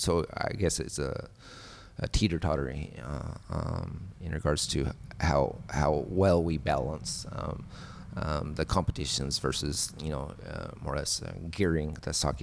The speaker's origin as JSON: {"language": "English", "region": "Utah", "country": "United States", "tie": "born or raised there", "said": "it's so similar to, you know, the area that I grew up in back in Utah."}